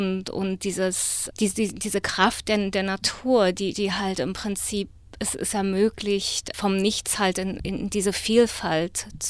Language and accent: German; Berlin, Germany; Ja, naja, ich bin in Berlin aufgewachsen, also in Ost-Berlin, und habe halt den Fall der Mauer sogar erlebt